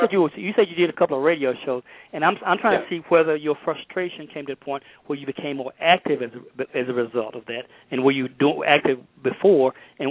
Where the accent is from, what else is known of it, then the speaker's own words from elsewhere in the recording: Alabama, United States; I grew up in Alabama, so I ate a lot of olive pork growing up, okay?